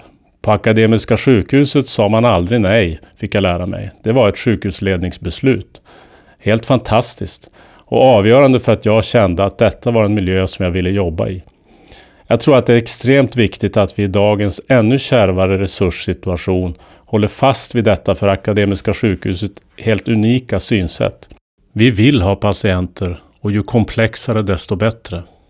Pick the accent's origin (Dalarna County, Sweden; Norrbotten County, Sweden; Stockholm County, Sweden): Norrbotten County, Sweden; Lovika; Jag är uppvuxen i norra Västerbotten med rötter i Tornedalen, i en liten by vid Tornälvens strand som heter Lovika.